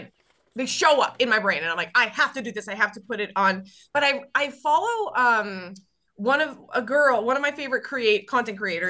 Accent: Vassalboro, Maine, United States; So I grew up in Kennebec County. I grew up in Vassalboro, okay? And then I lived there for 12 years, and that was amazing. And then when I was 12, my family was like, all right, we gotta move to a little bit further south

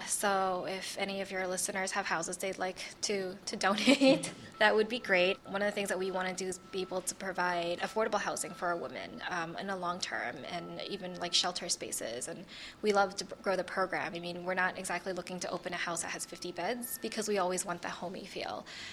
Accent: New York City, New York, United States; also born or lived in Washington, D.C.; now in San Francisco, United States; Well, I grew up in New York City, and I came from Washington, D.C., where I ran a domestic violence organization for many years, and I moved out to San Francisco last year.

